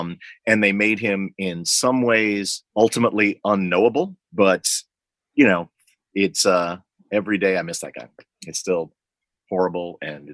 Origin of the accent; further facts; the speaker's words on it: Libertyville, Illinois, United States; there was a substantial Black Lives Matter protest in my hometown of Libertyville, Illinois, a town where I was once the only Black person